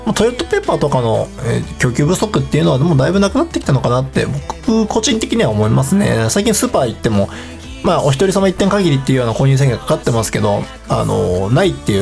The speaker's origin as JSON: {"language": "Japanese", "town": "Gamagori", "region": "Aichi", "country": "Japan", "tie": "born or raised there", "said": "僕の地元愛知県の蒲郡市では"}